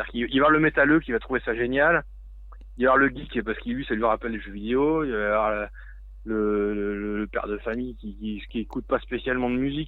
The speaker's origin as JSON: {"language": "French", "town": "Nantes", "region": "Pays de la Loire", "country": "France", "also_born_or_lived": "Angers", "said": "Alors, moi, je suis nantais."}